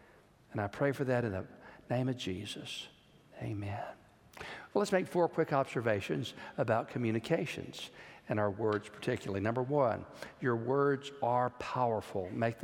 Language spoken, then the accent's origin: English; Georgetown, Texas, United States; That's where my dad grew up. I was from Georgetown, and Johnson City was where my grandmother lived.